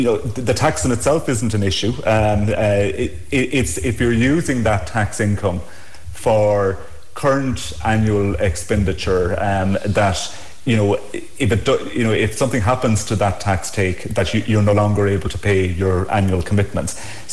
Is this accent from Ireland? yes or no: yes; Abbeydorney, Munster, Ireland; I grew up in Kerry in Abbey Dorney in the 70s and 80s. Obviously a great place to grow up, but it was also a very difficult time economically and and from an employment perspective